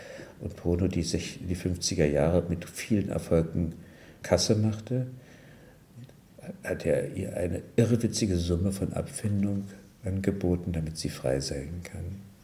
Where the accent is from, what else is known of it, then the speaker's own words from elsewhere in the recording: Berlin, Germany; born there; Ich bin in Kreuzberg im Keller geboren, in einer fensterlosen Wohnung, in der Adelbertstraße 88.